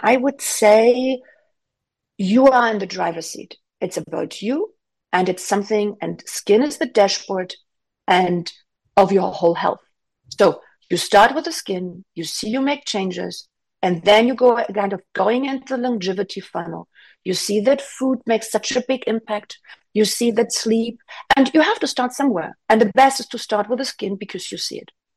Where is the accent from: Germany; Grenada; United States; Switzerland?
Switzerland; I'm from Switzerland, I can use the Swiss kind of picture